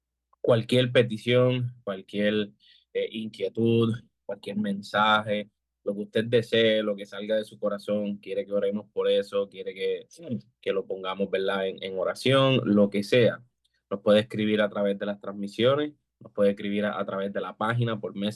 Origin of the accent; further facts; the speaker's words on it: Lares, Puerto Rico; yo soy natural de Lares. Toda mi vida he vivido en Lares. Toda mi vida he asistido, ¿verdad?, a la Iglesia Cristiana de Ciudad del Rey.